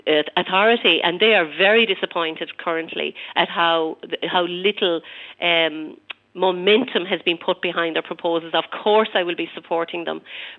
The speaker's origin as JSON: {"language": "English", "town": "Galway", "region": "Connacht", "country": "Ireland", "said": "I come from rural Ireland, I come from Galway, and I know that many of the issues that affect us rurally affect you here in Donegal as well."}